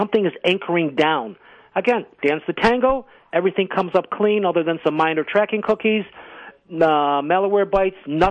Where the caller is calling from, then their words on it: Rochester, United States; I'm in Rochester.